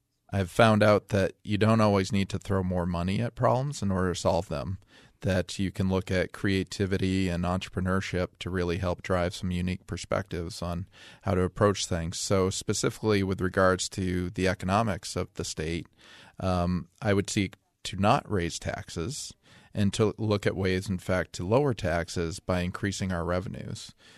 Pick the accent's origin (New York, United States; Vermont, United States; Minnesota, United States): Vermont, United States; Springfield; I was particularly, I guess, devastated by returning to my hometown of Springfield, which during my childhood was an amazing place.